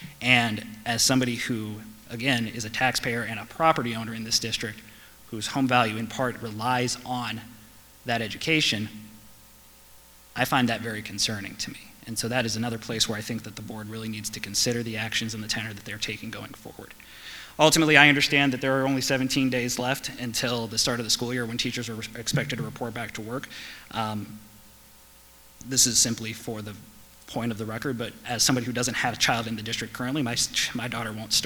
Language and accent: English; Pennsylvania, United States; as we are both products of good public schools ourselves growing up in Pennsylvania.